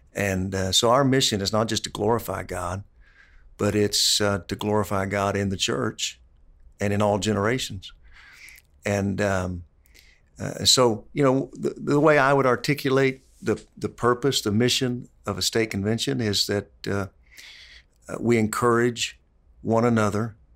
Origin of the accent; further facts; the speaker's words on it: Pawhuska, Oklahoma, United States; I was born and raised in Oklahoma, in a small town, Pawhuska, Oklahoma.